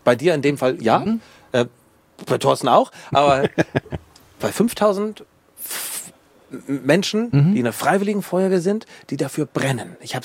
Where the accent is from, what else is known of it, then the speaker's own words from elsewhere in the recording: Millstedt, Germany; Ich bin in Millstedt aufgewachsen